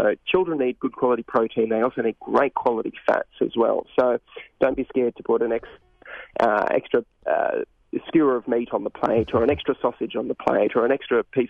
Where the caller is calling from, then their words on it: Australia; I just cooked her breakfast about an hour ago because I'm calling from Australia here.